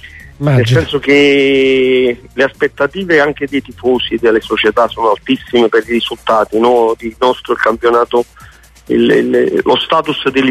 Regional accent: Naples, Campania, Italy; Io poi da napoletano

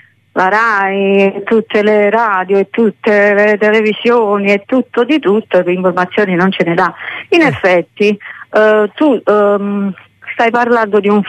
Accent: Battipaglia, Campania, Italy; Io sono di Battipaglia.

